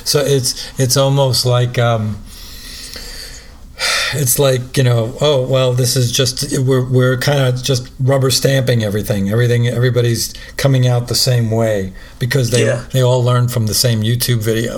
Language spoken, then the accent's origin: English; New York, United States; And I remember that growing up in New York, how that was, you know, that was like that.